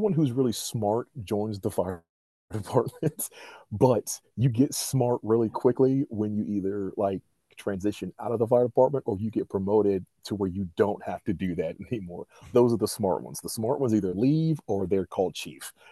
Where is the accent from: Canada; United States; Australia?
United States; Southern United States; So, like, I was raised in the South.